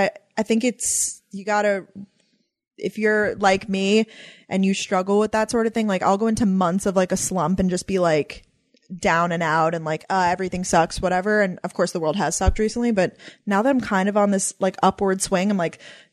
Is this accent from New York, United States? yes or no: yes; Long Island, New York, United States; But we're both from out of state. Danielle's from Tampa, Florida. I'm from Long Island, New York.